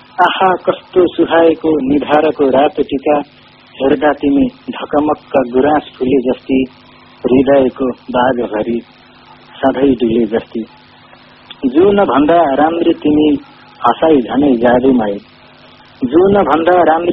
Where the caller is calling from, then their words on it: Kapilvastu, Lumbini Province, Nepal; Kapil वस्तुबाट।